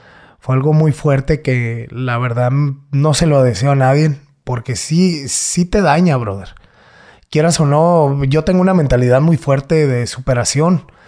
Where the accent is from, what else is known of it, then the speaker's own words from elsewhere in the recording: Guadalajara, Jalisco, Mexico; born there; now in Mexicali, Mexico; Nosotros, yo soy nacido en Guadalajara, originario de Guadalajara.